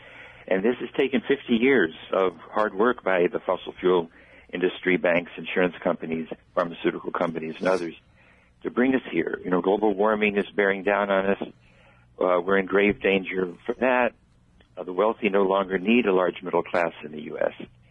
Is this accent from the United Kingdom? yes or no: no; Oklahoma, United States; You know, I grew up in Oklahoma. I'm an Okie.